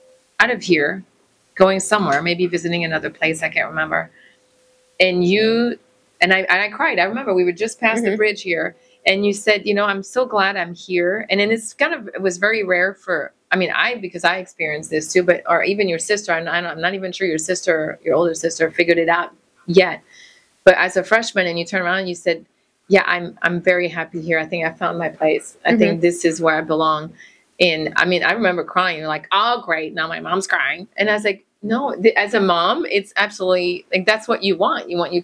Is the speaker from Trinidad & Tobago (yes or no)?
no; Montreal, Quebec, Canada; now in United States; oh yeah, I'm from Montreal, but technically like I've lived here longer.